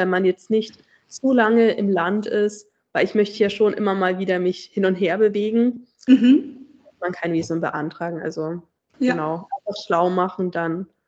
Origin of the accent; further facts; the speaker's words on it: Germany; zum Beispiel jetzt Deutschland, würde ich mal behaupten, da wo ich herkomme.